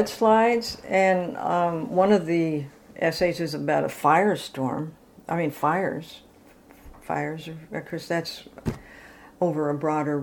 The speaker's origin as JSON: {"language": "English", "region": "California", "country": "United States", "tie": "born or raised there", "said": "Well, it's also partly growing up in California."}